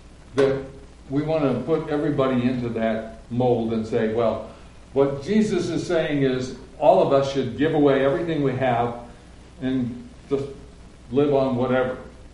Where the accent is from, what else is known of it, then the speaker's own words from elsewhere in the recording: Nebraska, United States; now in US South; Well, actually, I grew up just east of here in Nebraska, but right now I'm a Southerner coming up to the north